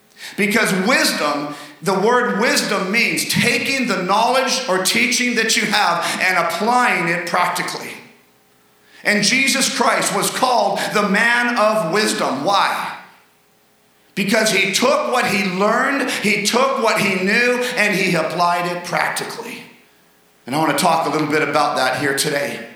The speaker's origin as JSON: {"language": "English", "region": "British Columbia", "country": "Canada", "tie": "born or raised there", "also_born_or_lived": "Bogota, Colombia / Peru / Ecuador / Mexico", "said": "I was born in Colombia, Bogota, South America. That's where I was born. I lived in Peru, Ecuador, Mexico, then Miami, Florida, California, and now here in BC. And I grew up most of my young years. We were in grade 6 when I moved back to British Columbia here."}